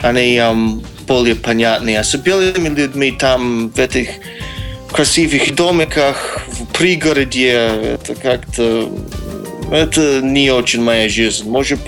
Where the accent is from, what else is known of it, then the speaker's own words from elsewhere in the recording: Cleveland, Ohio, United States; Russian is a second language; now in Russia; Как сказать, я из Кливленда. И там, как сказать, не такой, как сказать, американского рая нету.